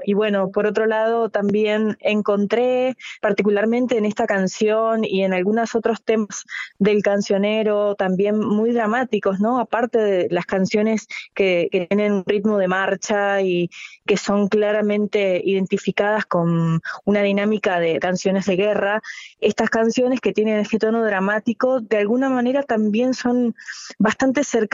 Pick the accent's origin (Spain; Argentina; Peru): Argentina; como cantante argentina estoy muy, muy contenta de poder sumarme a difundir esta obra en el resto del mundo